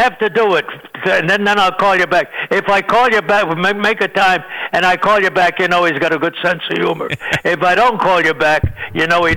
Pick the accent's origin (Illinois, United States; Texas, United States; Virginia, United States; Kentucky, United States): Illinois, United States; Chicago; Barney Ross was from my hometown and my neighborhood in Chicago.